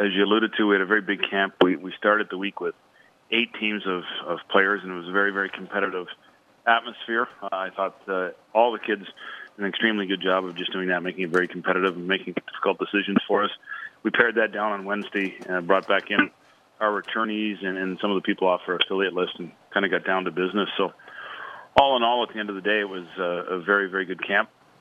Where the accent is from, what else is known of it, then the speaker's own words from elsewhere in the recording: Kingston, Ontario, Canada; Kingston, my hometown, which has a population neighborhood of 130,000, had 22 kids out at the same age.